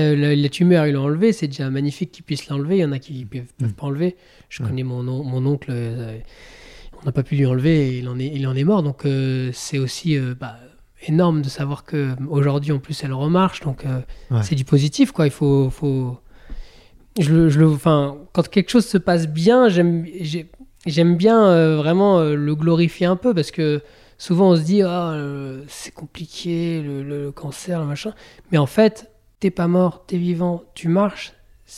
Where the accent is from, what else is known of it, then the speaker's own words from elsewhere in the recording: Bourg-Saint-Maurice, Auvergne-Rhône-Alpes, France; born there; Bah, je suis né à Bourg-Saint-Maurice, moi.